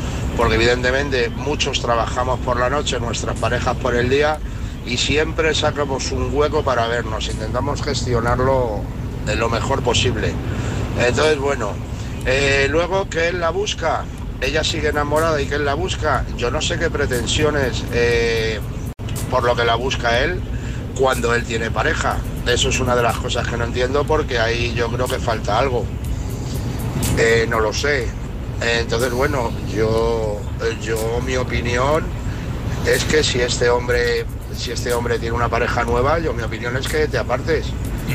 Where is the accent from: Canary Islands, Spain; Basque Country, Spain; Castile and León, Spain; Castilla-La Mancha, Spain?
Castilla-La Mancha, Spain; Toledo; de Toledo, ya dirección Valencia, en ruta.